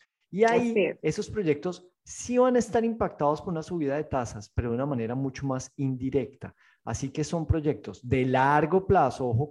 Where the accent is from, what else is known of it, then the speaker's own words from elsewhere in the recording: Colombia; A mí no me gusta el café y soy colombiano